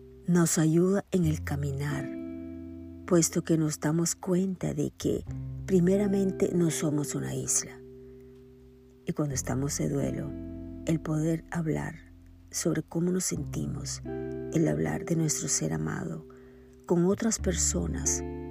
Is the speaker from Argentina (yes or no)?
no; Nicaragua; sabrás de que soy nicaragüense, te habrás dado cuenta en otras oportunidades que me has escuchado, que he mencionado que soy de Nicaragua